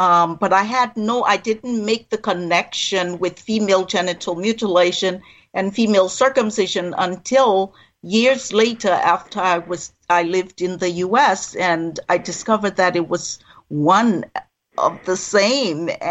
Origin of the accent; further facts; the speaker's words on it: Monrovia, Montserrado, Liberia; now in United States; I was born in Monrovia, Liberia, the country's capital, which is located on the west coast of Africa. And I spent most of my life there.